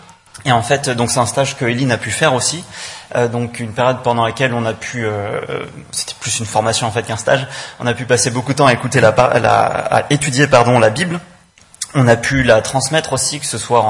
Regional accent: Grenoble, Auvergne-Rhône-Alpes, France; now in Lyon, France; moi, j'ai grandi à Grenoble, donc je m'étais fait baptiser dans une église là-bas, et je suis arrivé en 2015 à Lyon dans cette église

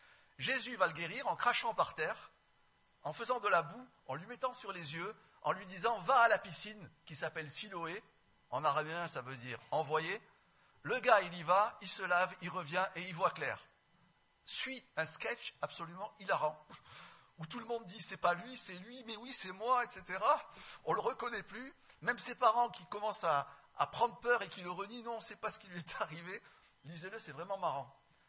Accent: Provence-Alpes-Côte d'Azur, France; Je suis provençal, je raconte des histoires.

